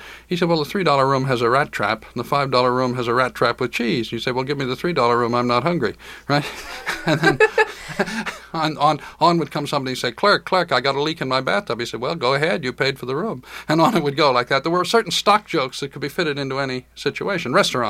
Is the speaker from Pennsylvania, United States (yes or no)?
yes; Philadelphia, Pennsylvania, United States; born there; moved away; I was born in Philadelphia before I moved away.